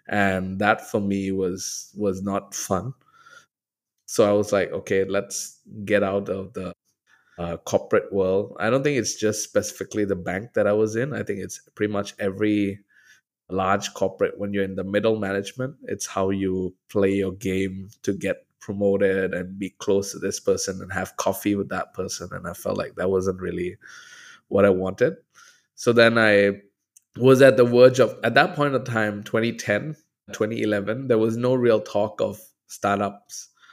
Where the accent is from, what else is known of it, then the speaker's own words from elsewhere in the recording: Thailand; English is a second language; also born or lived in Australia; I actually graduated from uni from Australia, even though I'm born and raised in Thailand. But I graduated since I was 19 from Wollongong University.